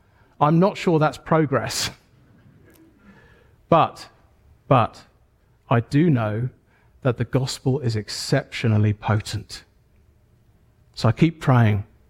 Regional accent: England, United Kingdom; But thankfully, I'm not English first and foremost. I'm a Christian first and foremost.

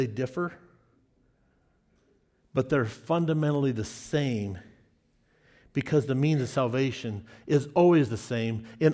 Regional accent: Davenport, Iowa, United States; born there; I was born in Davenport, Iowa in 1968, right? That's me.

